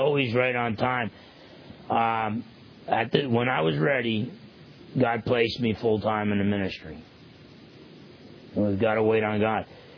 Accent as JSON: {"language": "English", "region": "New Jersey", "country": "United States", "tie": "born or raised there", "said": "I was born in Jersey, raised in Jersey, had a really good father"}